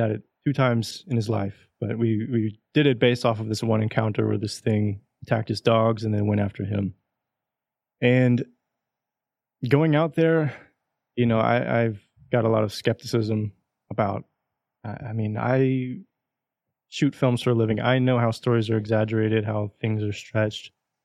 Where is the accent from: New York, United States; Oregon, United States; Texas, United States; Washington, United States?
Texas, United States; And it reminded me of growing up in East Texas when hurricanes would run through the Gulf Coast